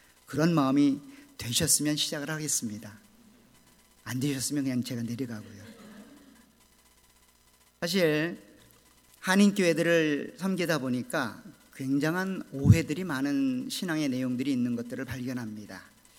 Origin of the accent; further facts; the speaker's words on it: North Chungcheong, South Korea; born there; 저는 충북이라는 아주 산골에 태어났기 때문에 아직까지 기억이 되고 있는 걸 보면 촌놈인 건 확실합니다.